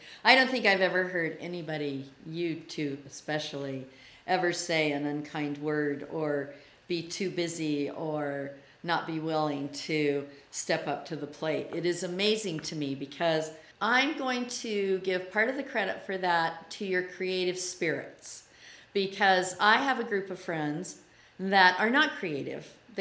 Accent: Ogden, Utah, United States; I was born and raised in Ogden, Utah. My whole family's there, and I love Ogden, Utah. I'm an Ogden girl, homegrown.

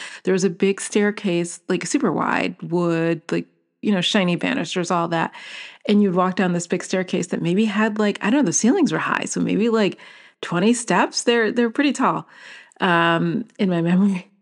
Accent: Brooklyn, New York, United States; I'm from Brooklyn. Take the girl out of Brooklyn, but you can't take Brooklyn out of the girl.

